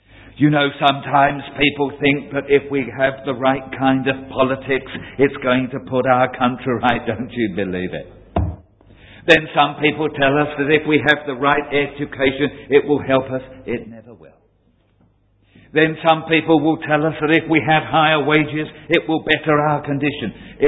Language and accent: English; Bow, London, United Kingdom; Now, I'm a Cockney. I was born in Bow.